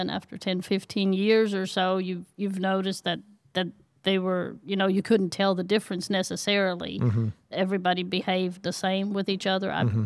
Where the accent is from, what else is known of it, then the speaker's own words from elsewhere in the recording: Berlin, Germany; English is a second language; moved away as an adult; now in Mississippi, United States; I was born and raised in Berlin, usually member of the state church, the EKD. And I moved to the United States for an exchange year. And then later on, I married and moved to Mississippi.